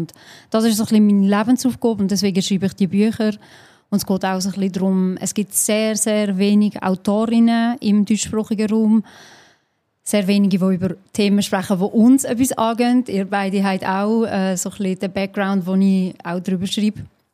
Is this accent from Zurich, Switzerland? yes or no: no; Pratteln, Basel-Landschaft, Switzerland; Aber ich bin halt aus dem Ghetto von Basel. Nicht so in der Jam. Und darum hört man mir das nicht so sehr an. Weil wir weigern uns so den richtig Hardcore-Basel-Dialekt anzuwenden.